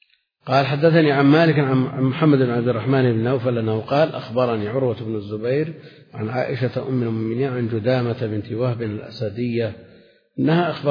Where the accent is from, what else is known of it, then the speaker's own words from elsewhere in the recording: Najd, Saudi Arabia; يعني عندنا في نجد هذا الظاهر